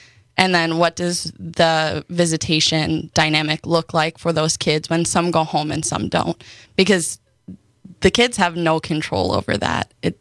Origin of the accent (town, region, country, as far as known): Milwaukee, Wisconsin, United States; born there; also born or lived in Hurley